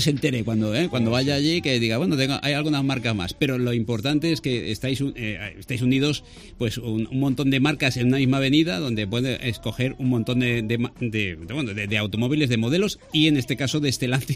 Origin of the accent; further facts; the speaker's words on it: Valencian Community, Spain; Oye, somos majetes los valencianos, ¿verdad?